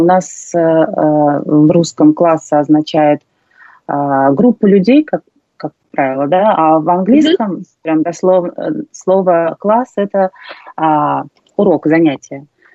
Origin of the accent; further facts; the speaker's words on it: Tolyatti, Samara Oblast, Russia; Я, наверное, не знаю каких-то разговорных словечек, которые используют сейчас в Москве, там, в Тольятти, в моем родном городе. Но так мы, да, все общаемся на русском.